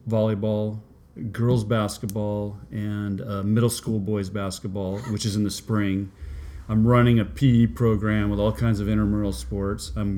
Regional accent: Chula Vista, California, United States; So I grew up in Chula Vista. I was born there. Chula Vista is 7 miles from the Mexican border. It's about 20 miles south of San Diego.

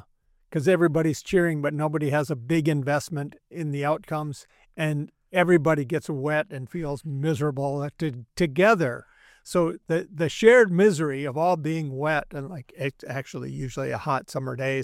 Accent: Frazee, Minnesota, United States; I am looking forward this summer to going back to my hometown during the time of our annual big celebration.

